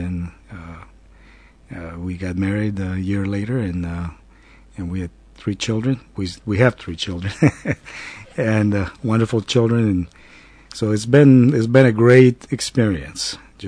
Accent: Bucaramanga, Santander, Colombia; English is a second language; also born or lived in Cúcuta; I was born in Colombia, South America. Okay. And I grew up in a city the name of Bucaramanga, and we moved to a border town city called Cúcuta, and I went to high school there.

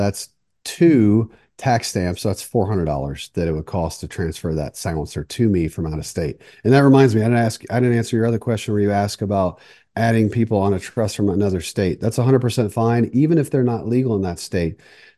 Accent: Southern United States, United States; So I grew up in the South.

